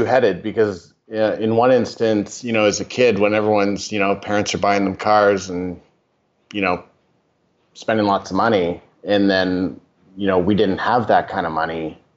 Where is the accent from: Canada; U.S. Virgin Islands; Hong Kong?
Canada; Oakville, Ontario; we grew up in Oakville, which is a really affluent town just outside of Toronto.